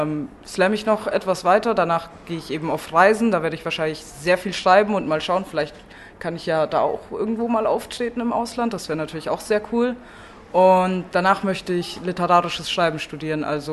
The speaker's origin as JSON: {"language": "German", "town": "Kempten", "region": "Bavaria", "country": "Germany", "said": "ich bin aus Kempten eigentlich"}